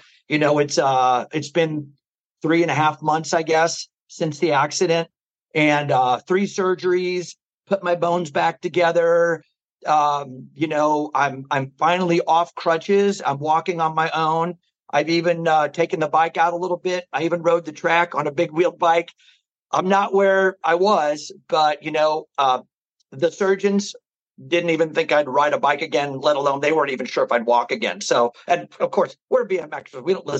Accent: St. Louis, Missouri, United States; Yes, sir. Yeah, born and raised in St. Louis.

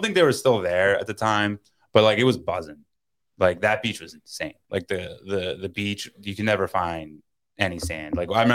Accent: Toms River, New Jersey, United States; from Toms River, New Jersey, grew up on the beach, always going to Seaside Heights, so.

